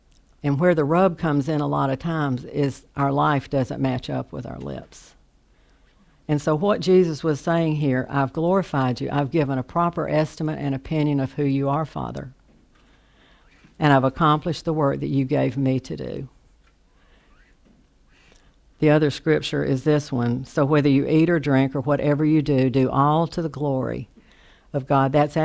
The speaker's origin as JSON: {"language": "English", "region": "the South", "country": "United States", "tie": "born or raised there", "said": "growing up in the South, how many of you have ever heard, you know, you are the spitting image of your mother"}